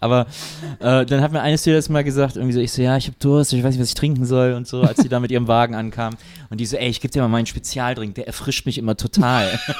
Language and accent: German; Cologne, North Rhine-Westphalia, Germany; Ich war neulich in Köln. Ich war in Köln gewesen. Cool. Meine Heimat ja eigentlich.